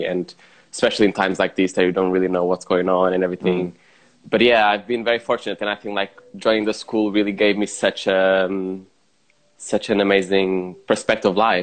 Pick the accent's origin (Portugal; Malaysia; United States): Portugal; Lisbon; English is a second language; And then I'm from Lisbon in Portugal, originally.